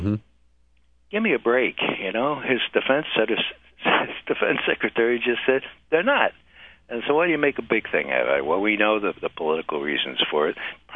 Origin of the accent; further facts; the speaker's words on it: New York, United States; I'm from New York, and my parents would never go to bed at night without having read the New York Times.